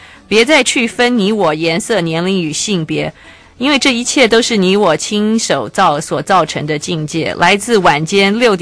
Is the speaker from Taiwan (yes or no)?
yes; Taiwan; 因为我们台湾人怎样都超优越，人家怎样都是暗黑共产党